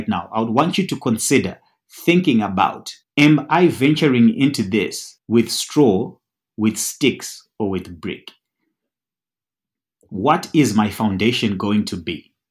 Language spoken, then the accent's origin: English; Zimbabwe; Now, I come from Zimbabwe where houses were built using brick. And personally, I grew up in a house that was bought by my parents in 1984.